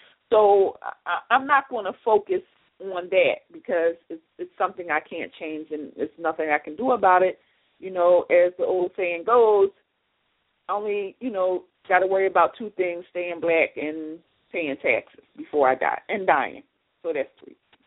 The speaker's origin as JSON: {"language": "English", "town": "Philadelphia", "region": "Pennsylvania", "country": "United States", "tie": "born or raised there", "said": "So I grew up in West Philadelphia"}